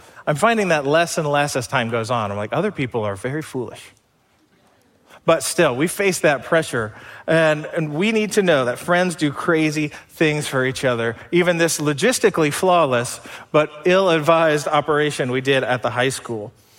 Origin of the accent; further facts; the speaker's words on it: Bellbrook, Ohio, United States; I grew up in Bellbrook, not far from any of our campuses.